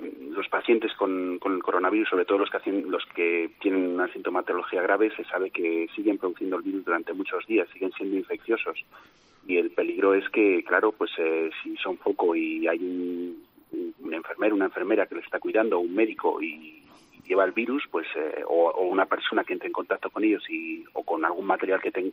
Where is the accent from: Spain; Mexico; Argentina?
Spain; León, Castile and León; yo soy de León